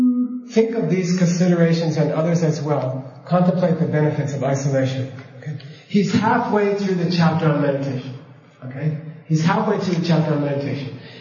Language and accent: English; New York, United States; You know, we're all from New York, right?